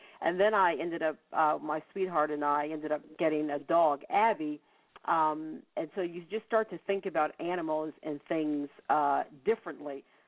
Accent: Washington, United States; I always remember growing up in Washington, and in the summertime, we would always go to the zoo

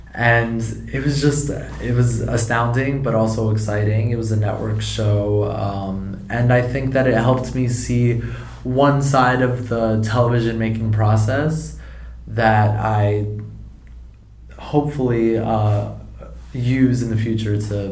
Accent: New Jersey, United States; also born or lived in Boston / New York; now in Los Angeles, United States; I wanted a more interesting life story than to say I grew up in Jersey, went to college in Boston, and then just lived in New York.

